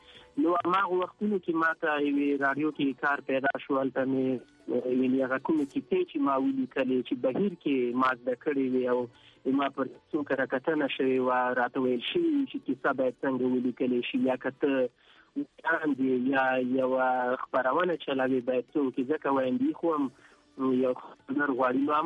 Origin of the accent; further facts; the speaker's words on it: Paktia, Afghanistan; زه اصلن د پکتیا دی اریو بیا ما او په اریو کې اکثرا ځاګی او اوسېږي نو زم د ځاګی یم